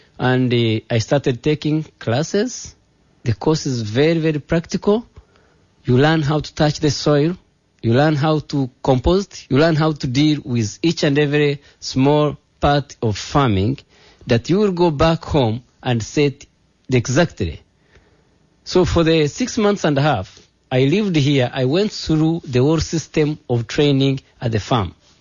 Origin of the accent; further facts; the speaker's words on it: Uganda; now in United States; I'm coming from Uganda. I'm coming from a grass-thatched house, from the little village.